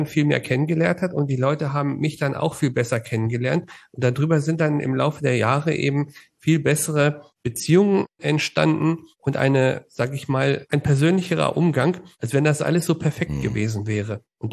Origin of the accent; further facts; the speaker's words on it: Hanover, Lower Saxony, Germany; Ursprünglich komme ich aus Hannover.